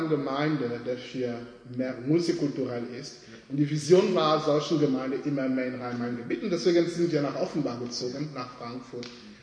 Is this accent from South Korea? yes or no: no; Cameroon; first language French; German is a second language; moved away as an adult; now in Germany; Ich komme ursprünglich aus Kamerun, also französischsprachig. Seitdem ich 19 bin, bin ich in Deutschland 2005, also kurz nach meinem Abi.